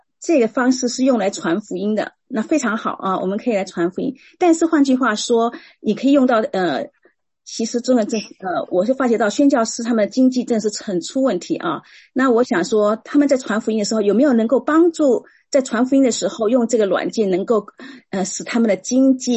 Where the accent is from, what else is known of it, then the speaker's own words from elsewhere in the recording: Singapore; 因为我从新加坡来，所以我我特别很有感觉，就是觉得在大陆齁、哦、有很多口音齁、哦、你看我新加坡人都有很讲中文就口音